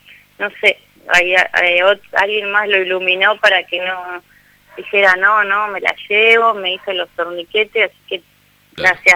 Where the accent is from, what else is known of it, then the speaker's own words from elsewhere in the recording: Gálvez, Santa Fe, Argentina; now in Rosario, Argentina; Yo soy de Galvez, pero hace un montón vivo acá en Rosario.